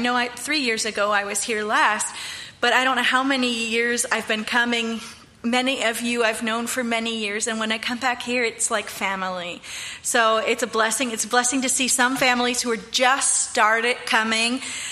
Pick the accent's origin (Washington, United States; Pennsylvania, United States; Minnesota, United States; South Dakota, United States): Pennsylvania, United States; Brogue; also born or lived in Zambia; Mount Zion Baptist Church, and I grew up there in Brogue.